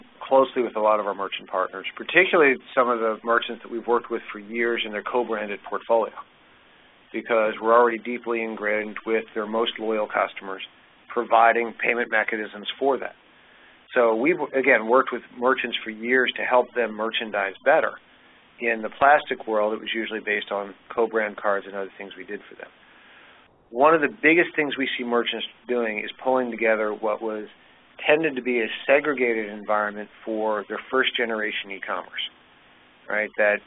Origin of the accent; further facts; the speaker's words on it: Philadelphia, Pennsylvania, United States; I grew up in Philadelphia. SEPTA is not the cutting edge of much of anything.